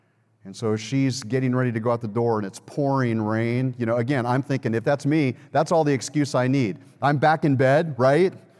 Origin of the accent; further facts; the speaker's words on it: Los Angeles, California, United States; Back in 1984, the Olympics were in my hometown, Los Angeles, California.